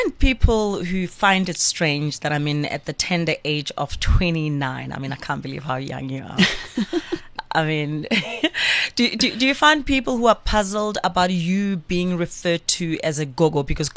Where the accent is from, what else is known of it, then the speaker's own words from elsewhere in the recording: Pimville, Gauteng, South Africa; I grew up in Pimville and we grew up very accepting of special kids who went to initiation schools.